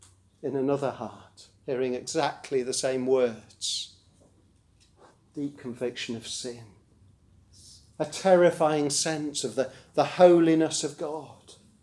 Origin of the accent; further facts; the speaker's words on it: Rugby, West Midlands, United Kingdom; I mentioned that I grew up in Rugby in the church there